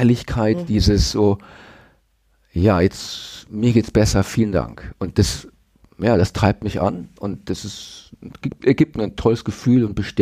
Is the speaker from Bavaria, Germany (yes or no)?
yes; Erlangen, Bavaria, Germany; now in Nuremberg, Germany; Ich bin ursprünglich aus Erlangen, aber fühle mich hier jetzt in Nürnberg sehr wohl.